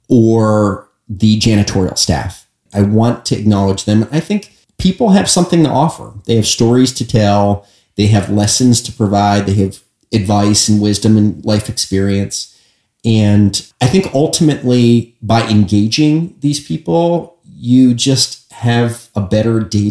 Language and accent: English; Pittsburgh, Pennsylvania, United States; Both my parents live in Pittsburgh, born and raised in Pittsburgh, lived in the same house my entire life.